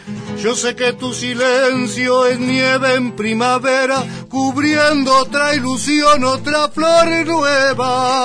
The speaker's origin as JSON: {"language": "Spanish", "region": "Buenos Aires", "country": "Argentina", "tie": "born there", "lives_now": "Gualeguaychú, Argentina", "said": "yo por eso nací en Buenos Aires, nací en Capital. Ajá. Porque ellos vivían en ese momento en Capital."}